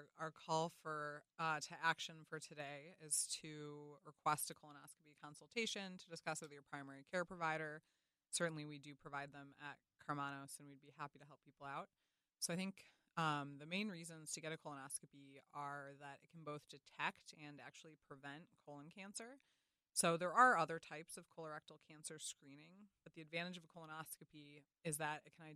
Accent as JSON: {"language": "English", "town": "Ann Arbor", "region": "Michigan", "country": "United States", "tie": "born or raised there", "said": "And I grew up in Ann Arbor."}